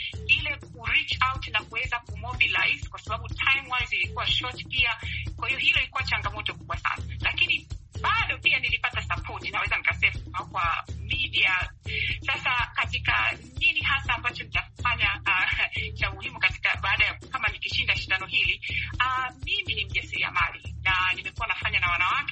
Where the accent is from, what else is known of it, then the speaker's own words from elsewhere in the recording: Tanzania; now in United States; Kwa mfano kama mimi ni Mtanzania, ina maana nikishinda kwa Watanzania au kwa Afrika, hichi ni kitu kizuri